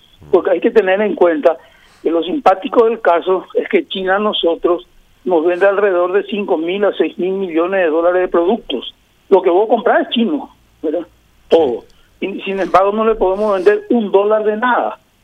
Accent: Paraguay; nosotros como paraguayos y como productores

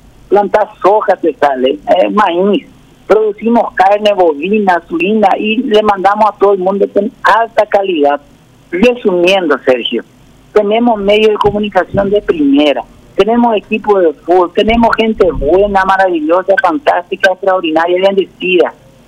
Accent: Paraguay; nosotros paraguayos, yo soy paraguayo, me siento paraguayo, tenemos esta facilidad de hablar muy bien el español, el guaraní, naturalmente el portugués, porque estamos acá viviendo con el Brasil también.

